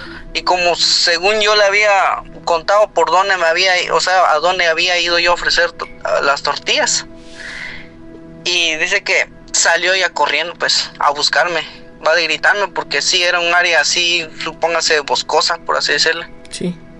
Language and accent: Spanish; Guatemala; now in Tennessee, United States; yo soy de Guatemala, pero ahorita los escucho desde Tennessee.